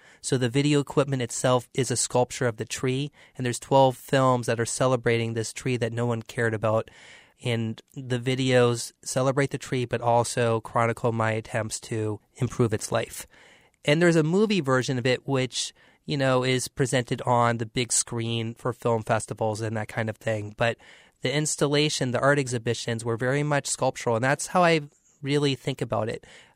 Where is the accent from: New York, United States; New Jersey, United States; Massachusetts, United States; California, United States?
Massachusetts, United States; Boston; moved away as an adult; exhibiting in New England, where I was from, I'm from Boston, I decided to move